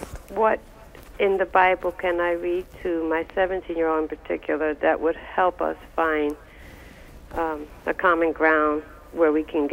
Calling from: Jersey City, New Jersey, United States; Jersey City.

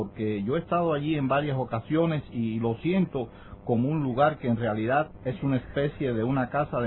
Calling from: San Antonio, Texas, United States; Correcto, estoy llamando desde San Antonio, Texas, el hogar.

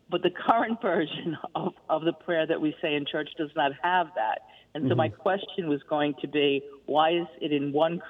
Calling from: New Jersey, United States; I'm calling from the lovely state of New Jersey.

